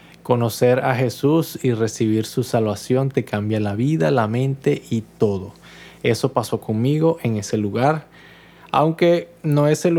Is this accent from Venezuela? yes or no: yes; Barinas, Venezuela; aquí en Barinas, mi ciudad natal